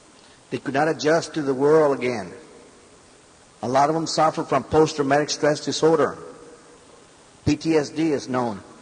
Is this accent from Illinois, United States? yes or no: no; Texas, United States; I'm from South Texas. I was a police officer and a detective for 6 years before I went to the federal government. So my first assignment, being a Chicano from South Texas, where do you think they sent me?